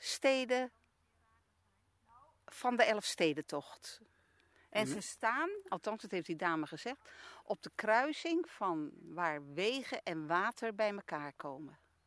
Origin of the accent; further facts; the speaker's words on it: Amsterdam, North Holland, Netherlands; born there; Nee, geboren in Amsterdam en woonachtig in Brabant.